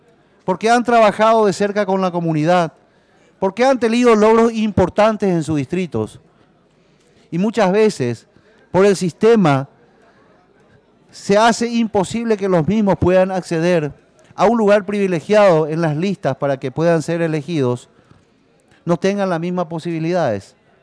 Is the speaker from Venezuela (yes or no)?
no; Central, Paraguay; yo que vengo del Departamento Central